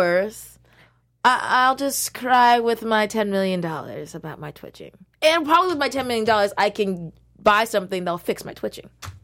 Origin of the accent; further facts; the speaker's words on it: Connecticut, United States; That happened in my hometown in Connecticut.